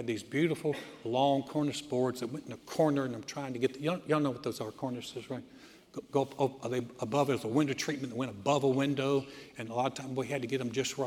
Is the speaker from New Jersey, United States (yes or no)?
no; North Carolina, United States; When we started, tried to start the church in my hometown, didn't work. We shut it down, and I went to work for my dad.